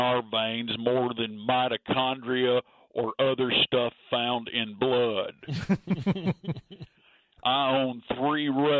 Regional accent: Southern United States, United States; I'm proud Southerner.

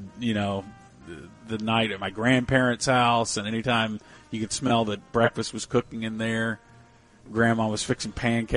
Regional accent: the South, United States; Yeah, I'm from the South. That's what we do.

